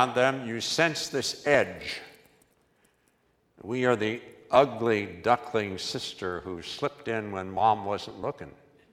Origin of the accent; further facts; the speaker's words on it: West Virginia, United States; I'm from West Virginia. I'm not used to be considered cultured. I'm used to being considered hick.